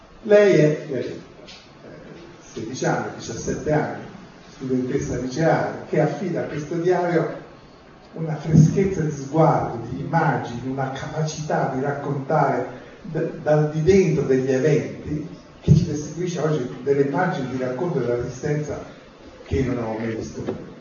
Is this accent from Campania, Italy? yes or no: yes; Naples, Campania, Italy; now in Turin, Italy; io sono più di 50 anni che vivo a Torino, però sono napoletano.